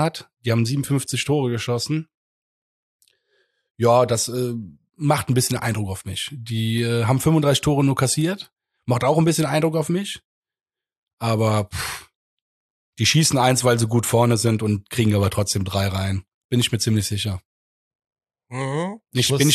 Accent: Cologne, North Rhine-Westphalia, Germany; Wir sind Kölner.

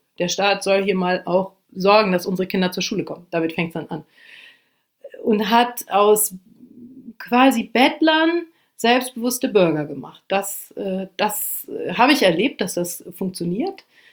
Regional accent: Lower Saxony, Germany; moved away as an adult; also born or lived in Brazil; Ich bin mit 18 Jahren, das habe ich denen erzählt, also ich komme vom Land, aus Niedersachsen

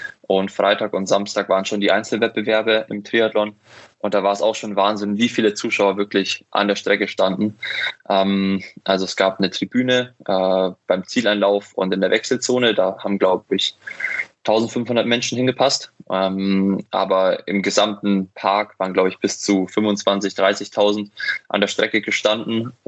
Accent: Bavaria, Germany; Also ich bin ja aufgewachsen in der Nähe von München

